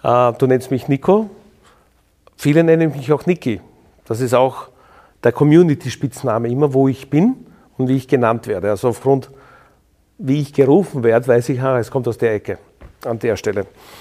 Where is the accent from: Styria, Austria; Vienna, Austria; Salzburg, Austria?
Vienna, Austria; ich wurde aber sehr schnell integriert als Wiener.